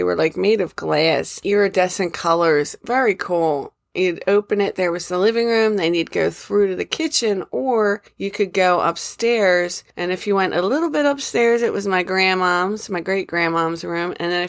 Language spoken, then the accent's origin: English; Philadelphia, Pennsylvania, United States; I mean, it's my particular favorite of the city, but because I grew up there. I was born there, and then I grew up a little bit tiny there, and then my mom instantly moved us, before my sister was born, to Northe